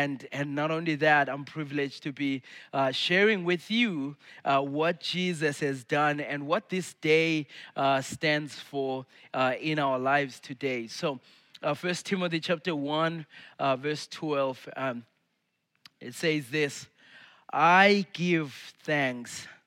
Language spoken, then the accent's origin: English; Zimbabwe; I grew up in Zimbabwe in Africa